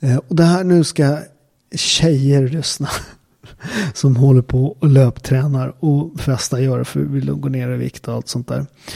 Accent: Naples, Campania, Italy; now in Sweden; om man bara tittar på där jag kommer från, Neapel

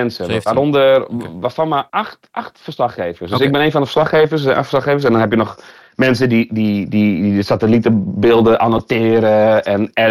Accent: Friesland, Netherlands; ik kom uit Friesland

